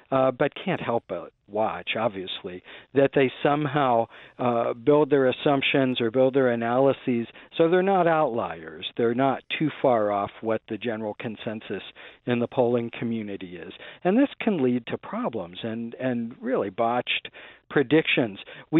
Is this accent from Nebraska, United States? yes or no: no; Northampton, Massachusetts, United States; Right, and my hometown, Northampton, as well. We have 28,000, so we'll have one spot.